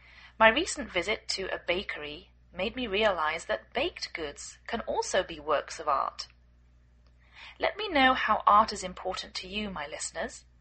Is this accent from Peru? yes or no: no; England, United Kingdom; now in United States